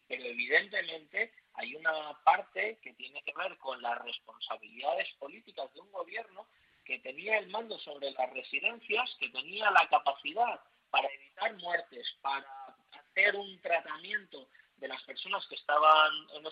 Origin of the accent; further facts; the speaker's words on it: Community of Madrid, Spain; yo creo que nos avergüenza a todos como madrileños